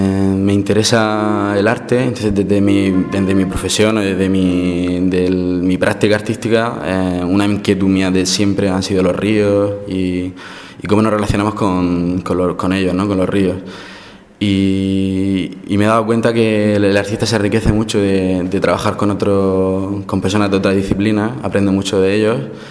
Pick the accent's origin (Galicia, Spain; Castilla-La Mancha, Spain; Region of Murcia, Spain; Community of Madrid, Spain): Region of Murcia, Spain; yo soy de la Huerta de Murcia y hay una serie de actividades que se hacían de forma comunitaria que han desaparecido